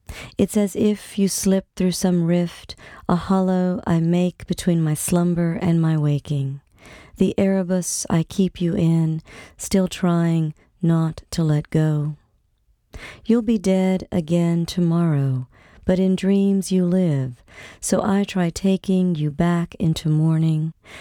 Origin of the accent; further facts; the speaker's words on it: Gulfport, Mississippi, United States; Ship Island was is one of the barrier islands just off the coast of my hometown of Gulfport.